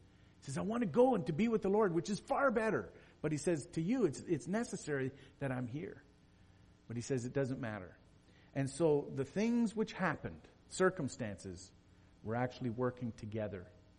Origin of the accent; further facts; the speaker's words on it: Canada; being Canadian, I had to go to one extra window at the border crossing.